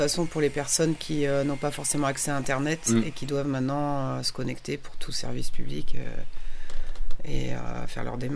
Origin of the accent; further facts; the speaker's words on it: Paris, Île-de-France, France; also born or lived in Senegal; now in Saint-Nazaire-le-Désert, France; moi je viens à la base de Paris, j'ai vécu au Sénégal aussi pendant plusieurs années, et j'avais quitté Paris parce que c'était... super bruyant, super dense.